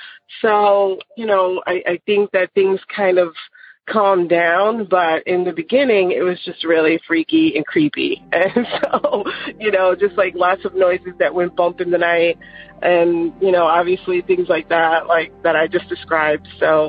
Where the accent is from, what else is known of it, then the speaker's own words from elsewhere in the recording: Long Island, New York, United States; I wanted to share the story, like I said, that happened to me growing up in Long Island, New York.